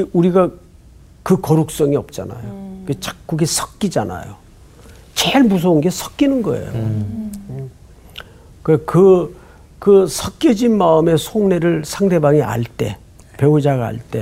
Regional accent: South Korea; born there; 나는 어쩌다 대한민국에서 태어나가지고

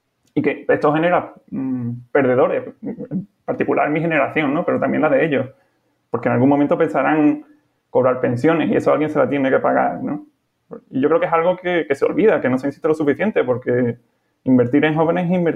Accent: Chiclana de la Frontera, Andalusia, Spain; tengo 28 años, soy de Chiclana de la Frontera, en Cádiz.

